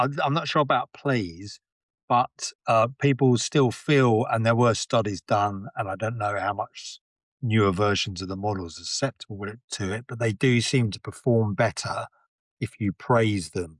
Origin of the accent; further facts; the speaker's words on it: United Kingdom; what you have to throw into that is also being British.